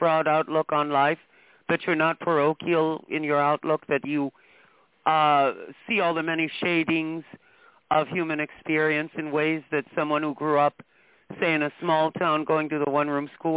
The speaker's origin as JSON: {"language": "English", "country": "United States", "said": "When they found out, no, I'm American, they wanted me dead, you know."}